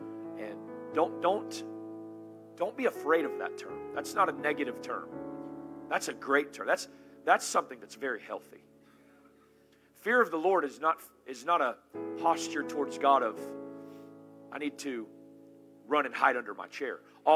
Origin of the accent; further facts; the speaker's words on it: Deep South, United States; And I come from the Deep South, where in revival in the Deep South, it was often very repentance-driven